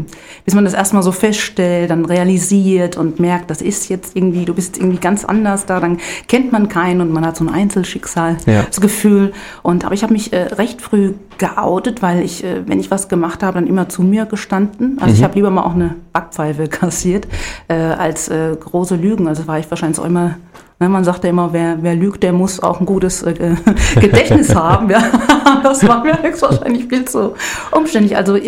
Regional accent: Obereschenbach, Bavaria, Germany; accent: Lower Franconian; Also ich komme gebürtig. Bin ich Unterfränkin. Ich komme aus Obereschenbach, das liegt bei Hammelburg, Bad Kissingen. Mhm. Und ja, man hört es manchmal an meinem Dialekt.

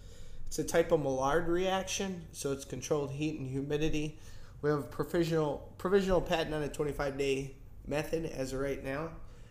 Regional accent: New York, United States; now in San Antonio, United States; So I'm born and raised in New York, moved down to San Antonio in 96.

